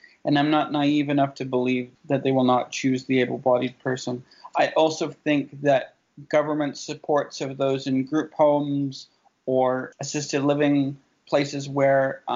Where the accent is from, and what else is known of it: United Kingdom; born or raised there